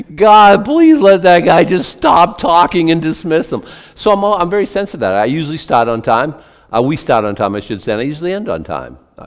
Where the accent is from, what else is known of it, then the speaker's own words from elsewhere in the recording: Boston, Massachusetts, United States; moved away as an adult; We said, and we're both from Boston, okay? The family's moved up here in 1976